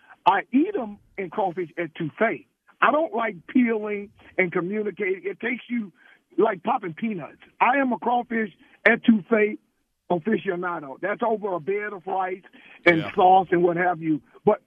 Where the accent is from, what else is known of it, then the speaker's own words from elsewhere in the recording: Louisiana, United States; Hey, I'm born and raised in Louisiana. I've been there all my life, my family, my wife, my children.